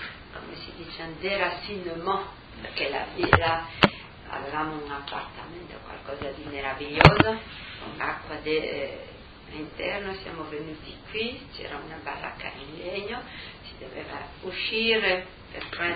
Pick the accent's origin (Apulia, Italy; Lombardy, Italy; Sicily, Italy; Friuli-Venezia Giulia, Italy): Friuli-Venezia Giulia, Italy; Tarcento; born there; io sono nata pure a Tarcento, siamo venuti dal gennaio 53 esattamente.